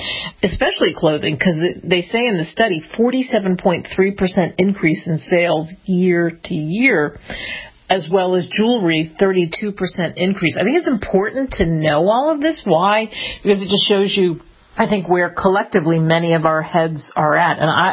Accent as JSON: {"language": "English", "region": "New Jersey", "country": "United States", "tie": "born or raised there", "also_born_or_lived": "New York", "said": "I'm from back east. I grew up in New Jersey and New York, and so I grew up in that kind of culture where you had all kinds of different people"}